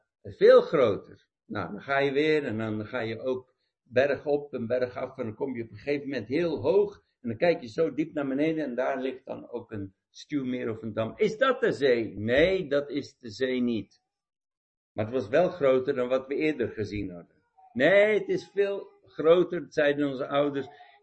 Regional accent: Pretoria, Gauteng, South Africa; Toen ik ben opgegroeid in Zuid-Afrika, zoals ik al eerder gezegd heb, geboren en getogen. En ik groeide op in Pretoria. En dat was zo'n 10 uur, destijds 10 uur rijden om bij de zee te komen.

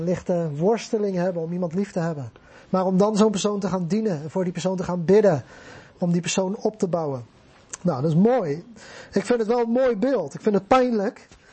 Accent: Netherlands; Wij zijn Nederlanders, we houden van luxe, we houden van comfort.

